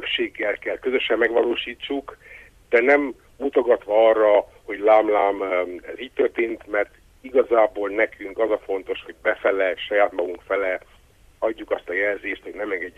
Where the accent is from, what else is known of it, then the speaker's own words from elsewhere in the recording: Brașov, Brașov County, Romania; én Brassóban születtem, Brassóban jártam iskolába, ott hívta magamba a buzavirággal és az irodalmi körrel azt a magyar tudatot, ami mai napig is bennem van.